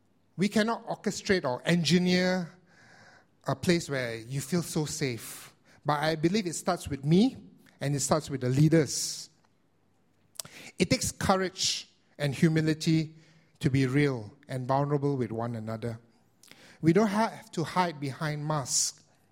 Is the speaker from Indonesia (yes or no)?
yes; Indonesia; In my home country of Indonesia, we're going to elect a new president in April.